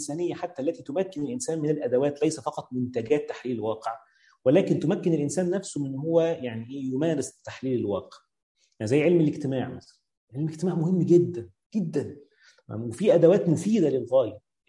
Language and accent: Arabic; Egypt